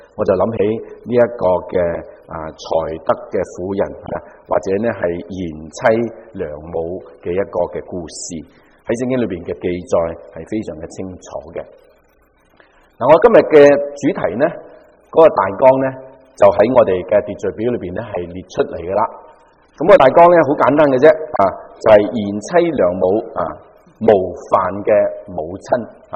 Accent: China

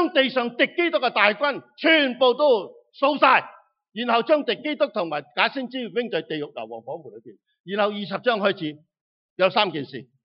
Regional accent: Hong Kong; moved away as an adult; also born or lived in Guanlan, Guangdong, China; now in Canada; 我小小的时候在香港，第二次世界大战的时候，父母带着四个仔女回到大陆，保安有一个叫地方叫观澜，在这里做生意。到我十五岁左右，父母将我们三个仔送到香港读书，咁一直喺香港。我本来喺香港嘅

